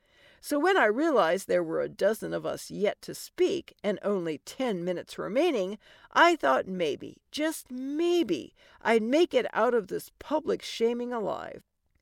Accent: Ireland; Which, since I'm Irish, should mean I'm prone to fighting, but I've heard that really only applies if there's Guinness involved.

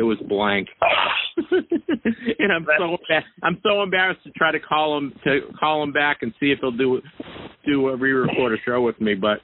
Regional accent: Boston, Massachusetts, United States; Is it because I'm from Boston?

